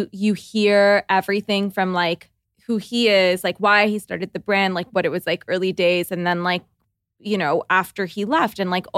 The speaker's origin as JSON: {"language": "English", "town": "Toronto", "region": "Ontario", "country": "Canada", "said": "because we're from Toronto"}